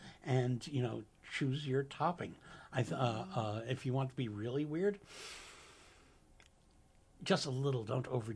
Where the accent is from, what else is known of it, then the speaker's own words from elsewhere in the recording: Jackson Heights, New York, United States; I'm from Jackson Heights. I know Forest Hills.